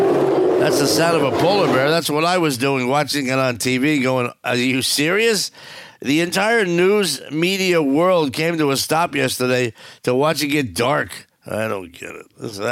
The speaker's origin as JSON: {"language": "English", "region": "New Jersey", "country": "United States", "said": "And I tell the Swedish people, I'm from Jersey."}